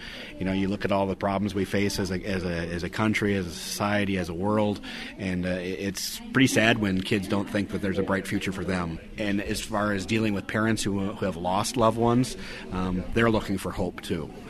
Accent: Green Bay, Wisconsin, United States; Well, you know, my hometown, we have a similar task force. Brown County, Green Bay area has a similar task force.

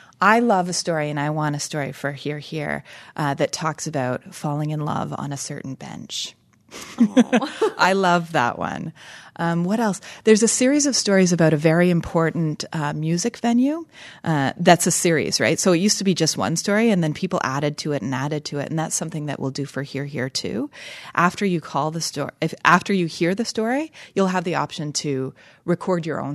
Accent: Toronto, Ontario, Canada; Toronto, which is my hometown. I'm Canadian.

